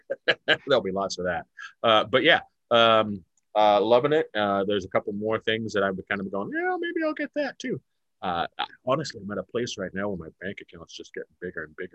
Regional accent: West Coast, United States; Just because I'm from the West Coast and I've got long hair?

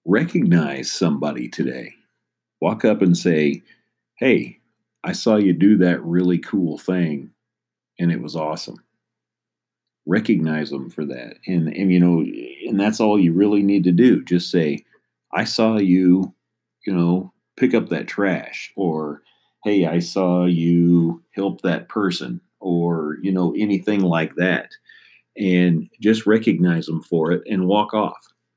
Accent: Oklahoma, United States; my home state of Oklahoma

